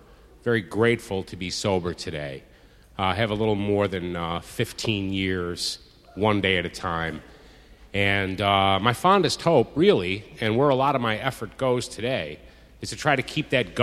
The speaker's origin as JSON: {"language": "English", "town": "Rochester", "region": "New York", "country": "United States", "tie": "born or raised there", "said": "I grew up in Rochester, New York. I was born in 1959. I'll be 50 years old this year."}